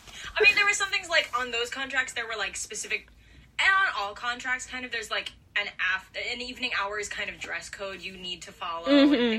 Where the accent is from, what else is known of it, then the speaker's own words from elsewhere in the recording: the South, United States; The problem is I was born and raised in the South, so I cannot do it.